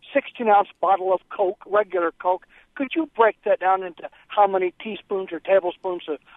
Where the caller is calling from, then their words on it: Cerro Gordo, Illinois, United States; I'm calling from Cerro Gordo, Illinois. I'm an ex-school teacher